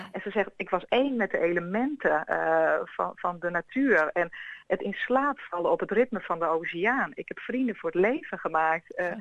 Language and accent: Dutch; Friesland, Netherlands; accent: Frisian; Ik ben eigenlijk opgegroeid op het water. Dus ik kom uit Friesland oorspronkelijk. Ik kan ook dat accent niet helemaal verbloemen.